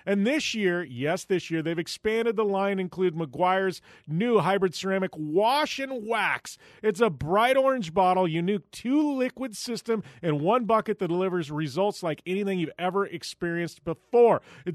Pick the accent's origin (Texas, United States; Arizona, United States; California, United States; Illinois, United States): Arizona, United States; and this is funny because I'm from Arizona, so obviously I'm a Diamondbacks fan.